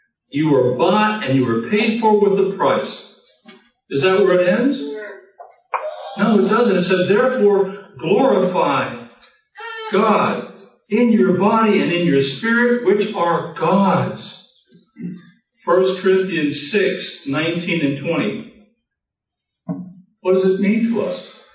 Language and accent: English; Florida, United States; You know, I come from Florida, as I said.